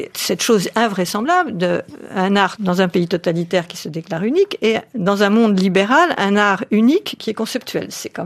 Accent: France; et ça commence à être vrai chez nous en France et dans des pays occidentaux

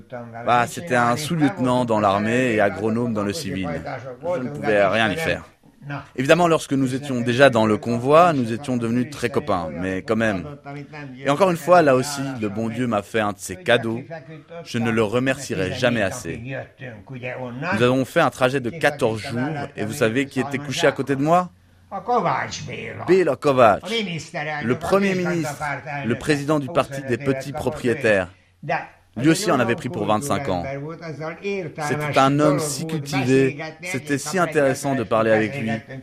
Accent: Hungary; si on pouvait revenir chez nous en Hongrie.

